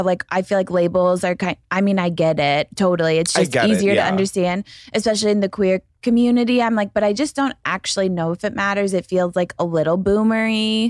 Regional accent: St. Louis, Missouri, United States; also born or lived in Colorado; Well, I'm from St. Louis.

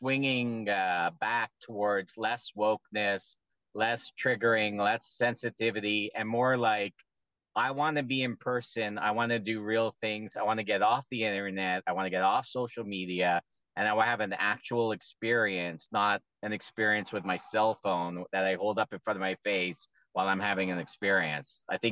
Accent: Canada; I'm a Canadian performer.

